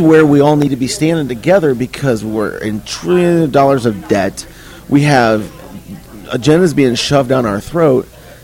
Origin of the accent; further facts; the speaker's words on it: Indiana, United States; Well, you know, I'm from Indiana, and Governor Daniels is just a great leader.